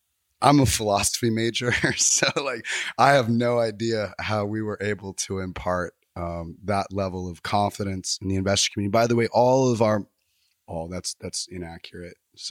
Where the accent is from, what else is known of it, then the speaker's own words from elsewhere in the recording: Texas, United States; just because I'm from Texas, I'm a very progressive person.